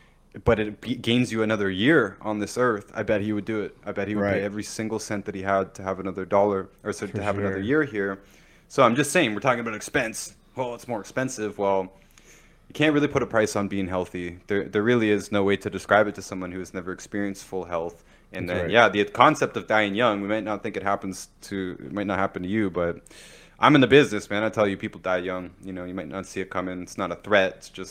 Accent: Canada; I mentioned that I'm from Canada.

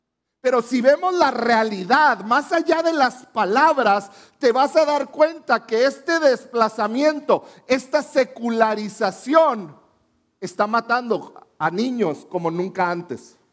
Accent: Mexico; Y como mexicanos, latinoamericanos, no podemos cerrar nuestros ojos

